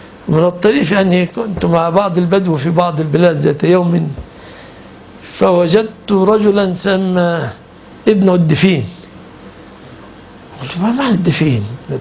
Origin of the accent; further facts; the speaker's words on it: Egypt; عندنا في مصر ما يفهمون المعاني كثيرا